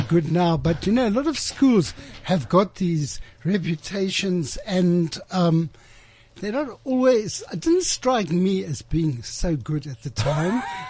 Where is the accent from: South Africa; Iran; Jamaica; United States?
South Africa; Cape Town, Western Cape; I grew up in Cape Town. I was a schoolboy in Cape Town. I was born in 1945, just after the war.